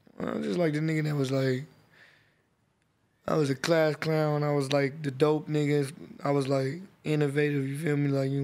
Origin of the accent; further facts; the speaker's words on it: Los Angeles, California, United States; born there; I was born in Los Angeles, Kaiser Permanente.